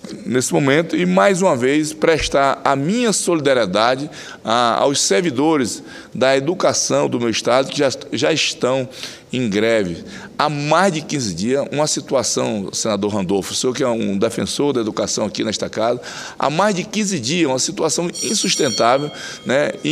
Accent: Acre, Brazil; imagine os prefeitos lá do meu estado, do estado do Acre.

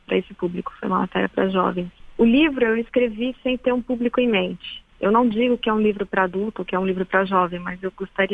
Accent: Sarras, Santa Catarina, Brazil; eu me lembrava muito da minha infância, da minha adolescência em Sarras, que é uma cidade pequena, de Santa Catarina, quer dizer, é distante, mas ecoa, né?

